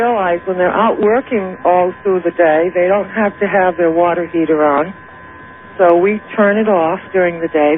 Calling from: Florida, United States; I'm calling from Florida, and I agree with you totally about the power situation

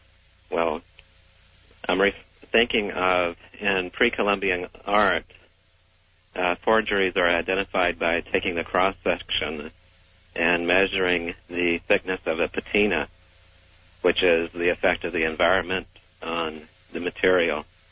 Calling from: Vallejo, California, United States; I'm calling from Vallejo.

